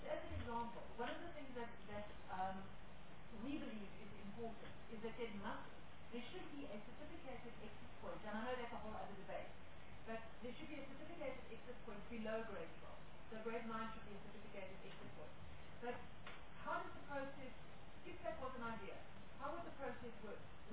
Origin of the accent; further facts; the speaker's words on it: Eastern Cape, South Africa; I come from the Eastern Cape, where, and last week, my colleague and I visited a school in predominantly the constituency that I serve.